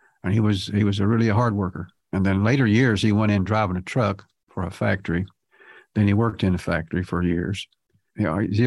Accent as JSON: {"language": "English", "town": "Lebanon", "region": "Ohio", "country": "United States", "tie": "born there", "said": "I was born in Lebanon, Ohio."}